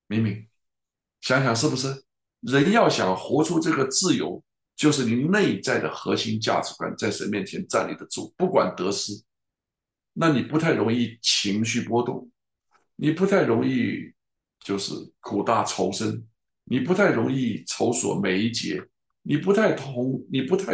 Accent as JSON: {"language": "Chinese", "country": "China", "tie": "born or raised there", "said": "我在中国长大，我经过文革，我在文化大革命经过"}